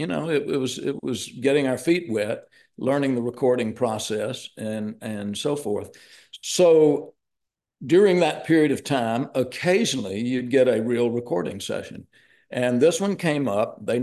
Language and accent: English; Tuscaloosa, Alabama, United States; I grew up in Tuscaloosa, Alabama, Roll Tide, sorry.